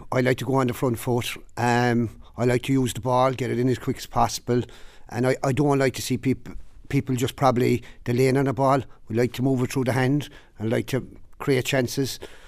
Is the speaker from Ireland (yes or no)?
yes; Limerick, Munster, Ireland; now in Cork, Ireland; I'm originally from Limerick. My club was Clahan. I heard about Clahan all my life. I moved to Cork